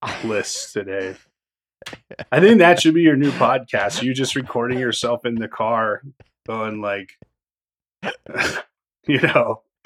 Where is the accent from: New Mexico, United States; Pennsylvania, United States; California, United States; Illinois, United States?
Illinois, United States; I grew up in Illinois. It was a family, you know.